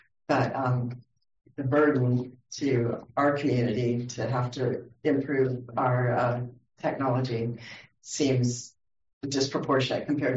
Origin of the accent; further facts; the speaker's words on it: Coachella Valley, California, United States; and I'm born and raised in Coachella Valley, and you're right, there is an allergy component.